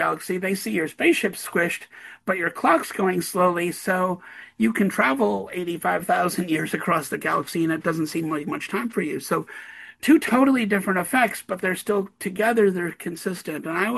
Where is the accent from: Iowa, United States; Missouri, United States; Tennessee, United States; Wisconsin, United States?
Wisconsin, United States; moved away as an adult; I grew up in Wisconsin and I moved to Montana.